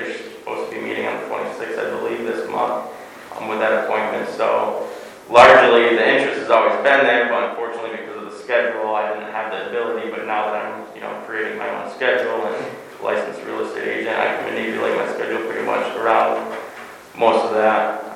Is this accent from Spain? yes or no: no; Sparta, Michigan, United States; I grew up in Sparta, Michigan, because that's where my dad ended up going after the military service.